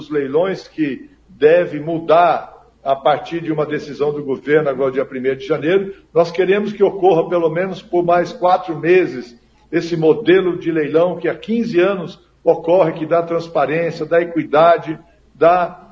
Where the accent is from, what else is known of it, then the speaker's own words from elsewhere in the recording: Barbosa Ferraz, Paraná, Brazil; Maringá, minha terra. Eu sou aí de pertinho de Maringá, de Barbosa Ferraz.